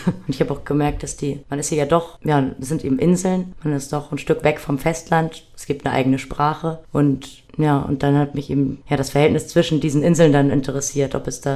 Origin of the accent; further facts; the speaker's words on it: Hamburg, Germany; ich komme aus Hamburg. Das ist mein Friesisch bis jetzt. Ja, ich studiere in Bremen